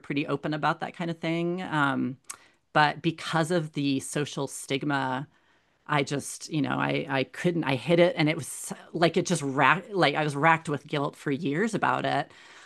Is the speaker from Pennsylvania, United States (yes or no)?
no; Colorado Springs, Colorado, United States; I grew up in Colorado Springs, and it's a military, you know, it has an Air Force Academy down there. My dad was an English professor in the Air Force Academy there, and I was born on the Air Force Academy there.